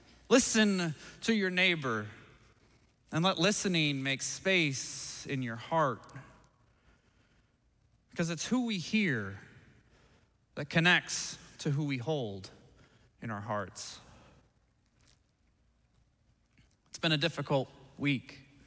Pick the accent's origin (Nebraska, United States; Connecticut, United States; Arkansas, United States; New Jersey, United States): Nebraska, United States; I never planned on living in Minnesota, I'm gonna be honest. I grew up in Nebraska